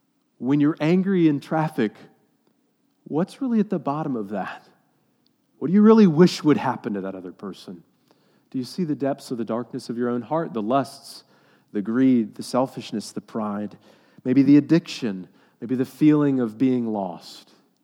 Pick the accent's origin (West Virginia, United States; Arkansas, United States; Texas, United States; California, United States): Texas, United States; I guess it's growing up in Texas.